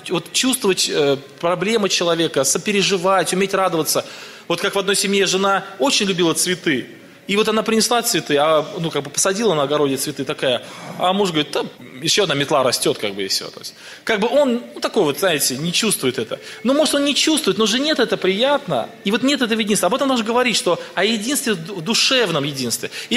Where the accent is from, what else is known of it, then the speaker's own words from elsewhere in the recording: Tolyatti, Samara Oblast, Russia; я, например, вырос в Тольятти, в одной семье, совершенно неверующий, там, учился где-то, мои родители это работали, вырос в квартире